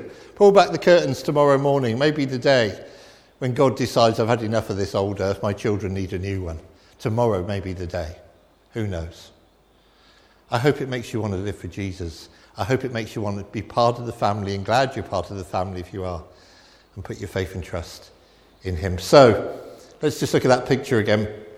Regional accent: Weston-super-Mare, South West England, United Kingdom; Now, I grew up in Western Supermare. I love the sea.

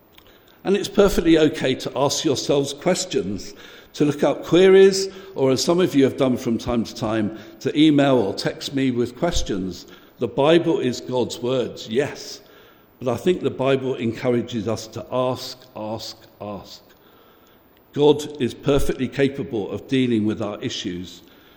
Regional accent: Chiswick, London, United Kingdom; So I grew up in London, and I grew up in Chiswick in West London. It was a very ordinary place then. It's very posh now, but it was very ordinary then, honest.

